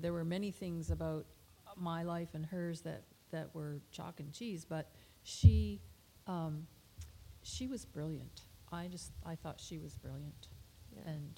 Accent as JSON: {"language": "English", "country": "United States", "said": "Now you know I'm American when I say freshman, but first year."}